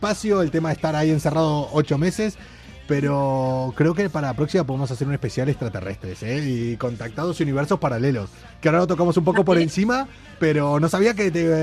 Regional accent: Madrid, Community of Madrid, Spain; yo soy madrileño de toda la vida

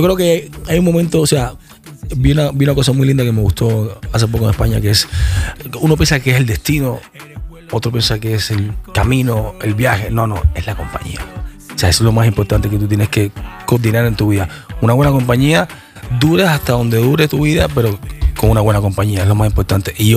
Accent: Cuba; ganarse un Grammy es complicado, no es fácil, y más siendo cubano. Nosotros estuvimos prohibidos siendo cubanos mucho tiempo poder ganar un Grammy.

